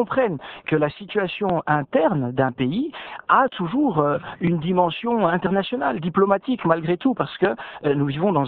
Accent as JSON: {"language": "French", "country": "DR Congo", "said": "Il faut, en tant que Congolais, toujours être vigilant par rapport à la correction de cette présence."}